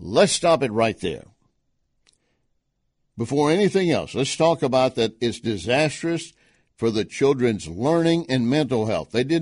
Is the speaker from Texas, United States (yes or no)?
yes; Texas, United States; And that I'm very familiar with because I'm from Texas.